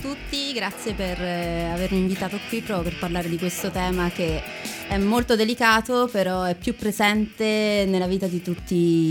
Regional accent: Rome, Lazio, Italy; Io ho studiato qui a Roma, sono di Roma.

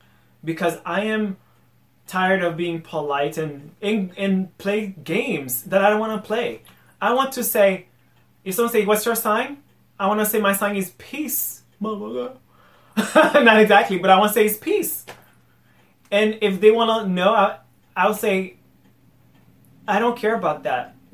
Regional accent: Boston, Massachusetts, United States; Usually I tell people I'm from Boston. That's where I'm from.

